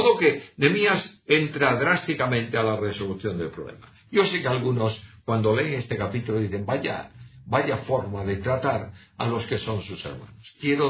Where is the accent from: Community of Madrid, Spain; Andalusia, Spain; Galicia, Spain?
Galicia, Spain; first language Galician; Spanish is a second language; los que vivimos en Galicia y somos gallegos de origen, en nuestras casas se hablaba el gallego. De manera que hemos aprendido el gallego, no tanto en la escuela, hoy se estudia en la escuela, sino por nuestros padres.